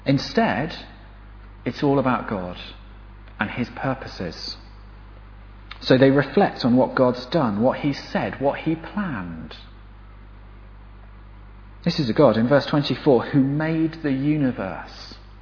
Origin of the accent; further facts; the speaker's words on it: United Kingdom; But it's not really an excuse being British, because actually thinking that you can deal with your problems on your own, that's just pride.